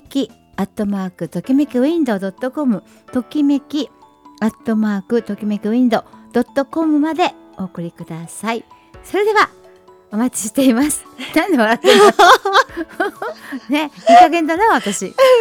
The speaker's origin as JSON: {"language": "Japanese", "region": "Miyazaki", "country": "Japan", "tie": "born or raised there", "said": "おっと私のふるさと、"}